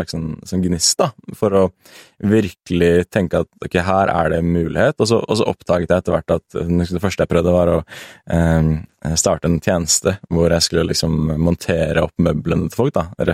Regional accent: Sandefjord, Vestfold og Telemark, Norway; moved away as an adult; also born or lived in Bergen; Og så endte det på en måte opp med at jeg flyttet til Bergen fra Sandefjord, da jeg var 19 eller noe sånt.

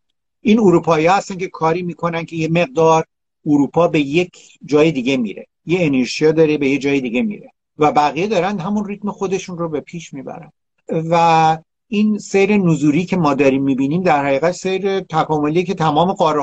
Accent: Iran; فکر میکنم خیلی مهمه که ما به عنوان یک ایرانی هویت خودمون رو داشته باشیم

